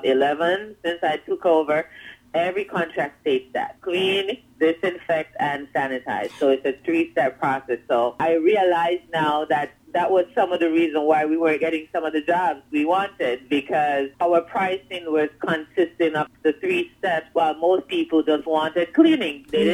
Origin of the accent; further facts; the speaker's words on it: Kingston, Surrey, Jamaica; now in Brooklyn, United States; from Kingston, Jamaica